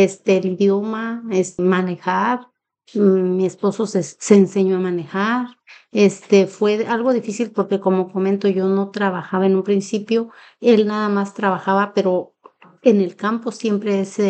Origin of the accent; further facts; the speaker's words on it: Mexico; las personas que se vienen todas, como yo lo hice, por una ilusión, por algo, porque sabemos lo que está pasando en mi país, México, que hay mucha violencia, pues bastante gente se viene para acá.